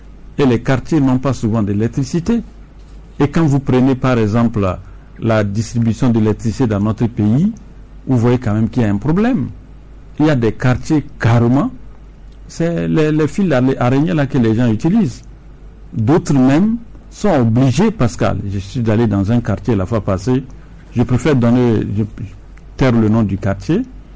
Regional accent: Togo; Vu le poids de la souffrance que nous traversons actuellement en tant que Togolais

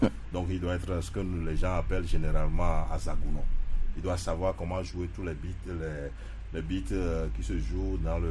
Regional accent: Togo; Donc ça nous permet en tant que Togolais de transporter vers tout le monde entier la culture togolaise.

